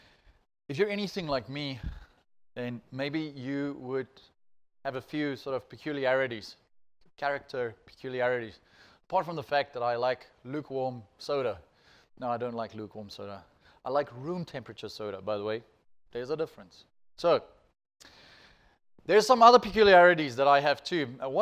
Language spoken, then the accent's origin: English; Alberton, Gauteng, South Africa; there was this lovely roadhouse in the town I grew up in Alberton called the Caspar.